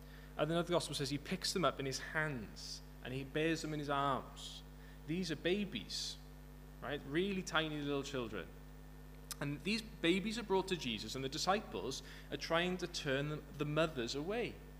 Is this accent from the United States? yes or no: no; Maesycwmmer, Wales, United Kingdom; now in Cardiff, United Kingdom; What else do you need to know about me? I'm from Maesicumber in the valleys, the Rhymney Valley, but regrettably I have to live and work in Cardiff now.